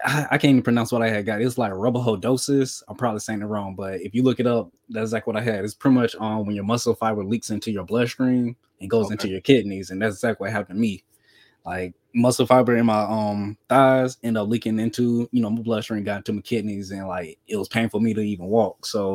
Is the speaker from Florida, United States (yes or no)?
yes; Jacksonville, Florida, United States; I'm from Jacksonville, Florida, West Side. Best side.